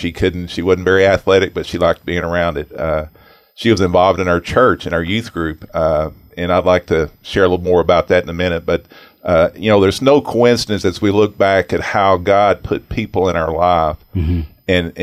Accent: Hot Springs, Arkansas, United States; And as we like to kind of tell a little bit about ourselves, and we're from Hot Springs, Arkansas.

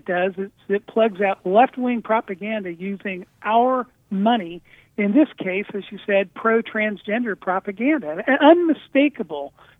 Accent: San Francisco, California, United States; there was a documentary production company based in my hometown of San Francisco

